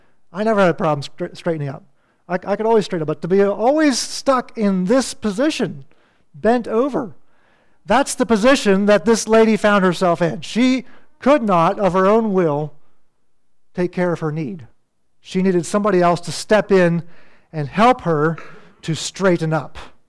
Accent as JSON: {"language": "English", "town": "Big Valley", "region": "Pennsylvania", "country": "United States", "tie": "born or raised there", "said": "I grew up in Big Valley, which is in Mifflin County. I don't know, maybe an hour and a half or 2 hours from here."}